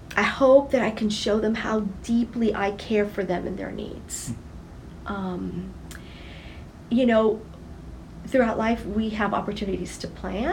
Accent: United States; And growing up in the United States, I could see easily how this individualism would almost through the process of osmosis, because I was going to school, would kind of seep into my life.

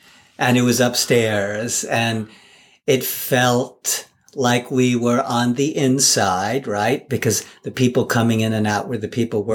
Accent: Manhattan, New York, United States; and I'm also born and raised in Manhattan. So I feel very at home in Manhattan

